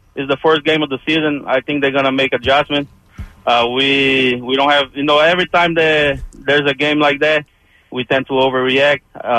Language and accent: English; Brazil; now in United States; I'm from Brazil.